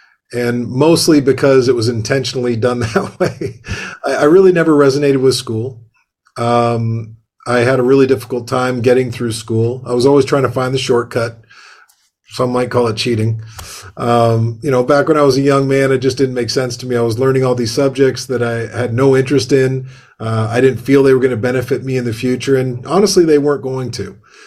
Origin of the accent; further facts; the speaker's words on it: Windsor, Ontario, Canada; moved away as an adult; now in United States; Well, I grew up in Windsor, Ontario. So technically, yes, I'm an immigrant. Came from Canada